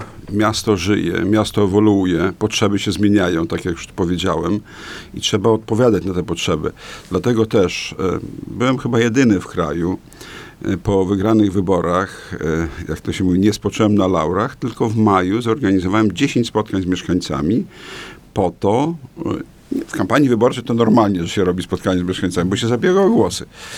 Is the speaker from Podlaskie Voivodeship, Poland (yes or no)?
yes; Podlaskie Voivodeship, Poland; born there; Ja pochodzę, urodziłem się 35 kilometrów na zachód od Białegostoku i tam o prawosławiu w ogóle nie było mowy. Nic nie wiedziałem. Dopóki nie zacząłem uczyć się w liceum w Białymstoku